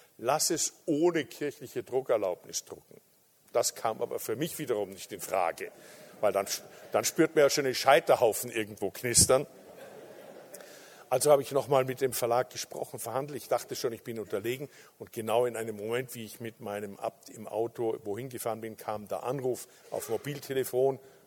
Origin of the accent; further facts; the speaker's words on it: Carinthia, Austria; Ich bin in Kärnten aufgewachsen